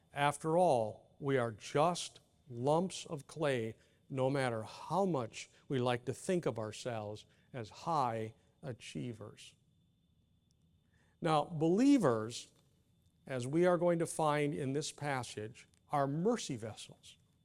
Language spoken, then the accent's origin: English; Texas, United States; Remember, I'm from Texas.